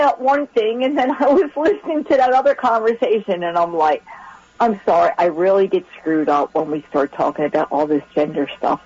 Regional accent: Baltimore, Maryland, United States; I'm from Baltimore City. It's funny. I was a little sissy girl.

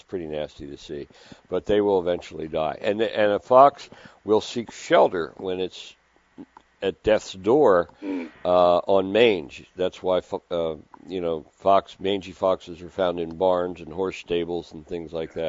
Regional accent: Altoona, Pennsylvania, United States; I mean, I'm from Altoona.

